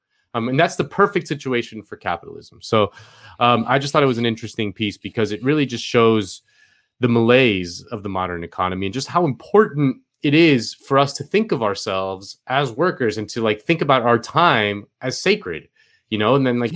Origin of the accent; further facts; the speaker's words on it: Spain; Something that I grew up in Spain, and in Spain, people just have like a different priority set